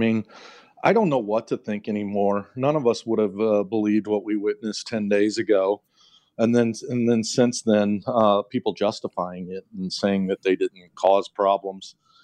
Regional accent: United States; I'm sad as an American that this is where we're at.

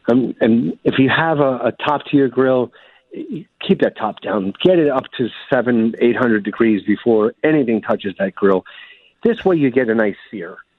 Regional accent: Brooklyn, New York, United States; Look, I'm born and raised in Brooklyn. We don't have the time or the space.

